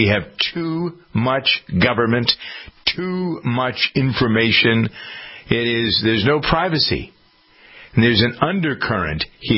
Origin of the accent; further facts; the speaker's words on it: Framingham, Massachusetts, United States; I was downtown in my hometown of Framingham